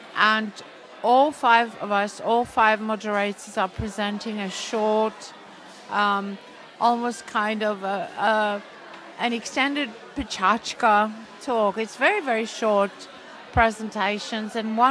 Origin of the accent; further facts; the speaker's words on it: Athens, Attica, Greece; I'm from Greece, from Athens, Greece